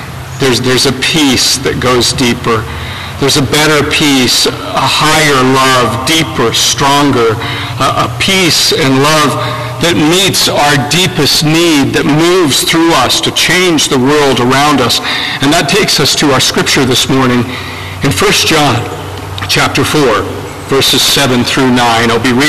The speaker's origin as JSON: {"language": "English", "region": "California", "country": "United States", "tie": "born or raised there", "said": "Frankly, as a Californian born and bred, I saw how some former hippies turned out"}